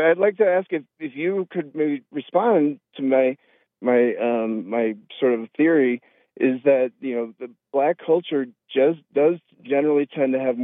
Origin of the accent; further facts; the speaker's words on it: Detroit, Michigan, United States; You know, I grew up in Detroit.